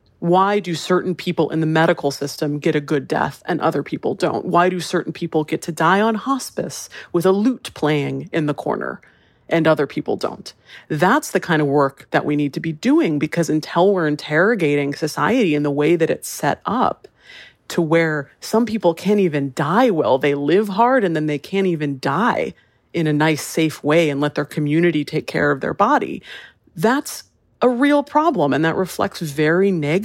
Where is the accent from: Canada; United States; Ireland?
United States; Hawaii; my parents live in Hawaii. I grew up in Hawaii. They're still there.